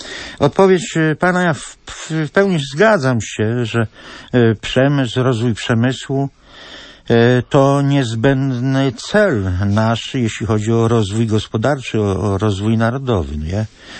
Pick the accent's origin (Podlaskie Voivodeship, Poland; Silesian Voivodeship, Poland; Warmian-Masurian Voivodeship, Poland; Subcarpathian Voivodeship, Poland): Subcarpathian Voivodeship, Poland; bo sąsiadem pana jestem, bo z Podkarpacia. Niektórzy mówią wschodnia Małopolska, natomiast ja wolę pozostać przy nazewnictwie Podkarpacie.